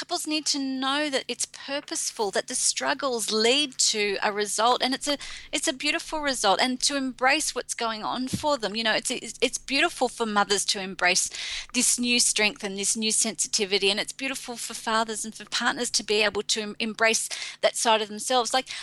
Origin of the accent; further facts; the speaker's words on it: Australia; I'm Australian British.